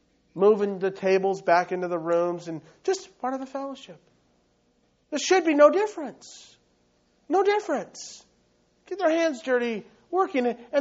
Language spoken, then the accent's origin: English; United States; My heart is haughty. I'm an American.